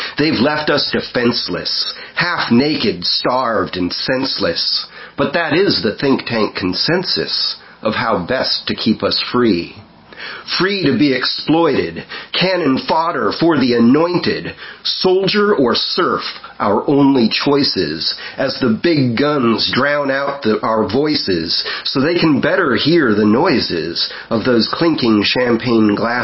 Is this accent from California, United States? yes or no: yes; Anaheim, California, United States; also born or lived in North Dakota; So yeah, Cali. Anaheim, California.